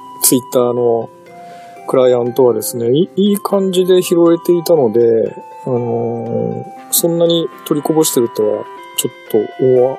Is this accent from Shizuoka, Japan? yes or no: no; Izumo, Shimane, Japan; now in Yokohama, Japan; 私の実家のすぐ近くの富士酒造というところで作っている、これ出雲市内なんですけどね